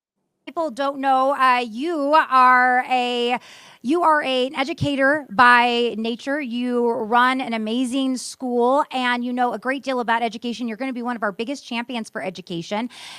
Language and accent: English; Nevada, United States; My home state of Nevada right here is suffering because of it.